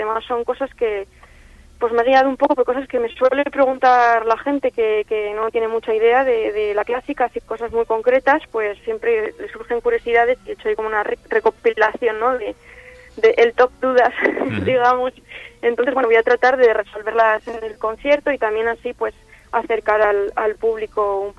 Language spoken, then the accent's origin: Spanish; Laredo, Cantabria, Spain; es la primera vez que doy un recital en mi pueblo